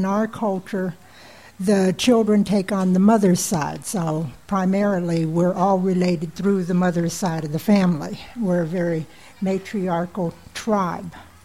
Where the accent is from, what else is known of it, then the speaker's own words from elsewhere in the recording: Hollywood, Florida, United States; I'm a Seminole from Hollywood, Florida. I come from the Panther Clan.